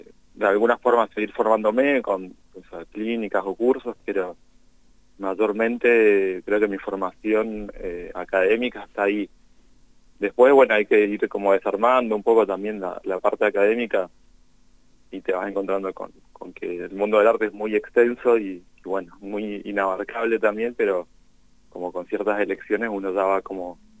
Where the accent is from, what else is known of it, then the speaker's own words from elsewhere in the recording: Mendoza, Argentina; now in Cipolletti, Argentina; Yo soy de Mendoza, pero vivo acá en Chipoleti, en la zona del Alto Valle, hace ya como más de 10 años, entonces, bueno, me siento poco patagónico